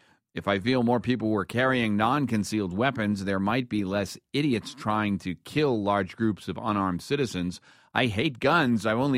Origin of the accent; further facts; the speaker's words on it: New York, United States; I'm from New York, but I got some friends in Ellisville. My family actually lives here.